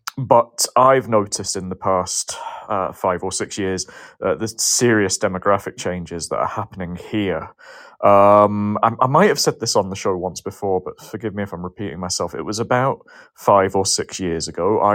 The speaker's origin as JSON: {"language": "English", "region": "Scotland", "country": "United Kingdom", "said": "I told him I was from Scotland."}